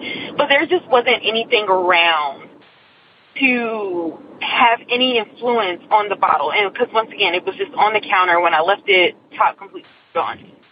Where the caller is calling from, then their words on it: Nashville, Tennessee, United States; By the way … I'm calling from Nashville, Tennessee.